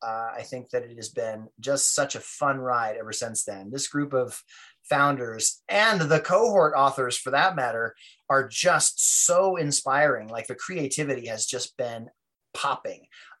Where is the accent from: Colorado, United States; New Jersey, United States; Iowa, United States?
Colorado, United States; Durango; moved away as an adult; also born or lived in New York City; I grew up in Durango, Colorado. I kind of was a wanderer after high school. I started traveling from state to state when I was 18.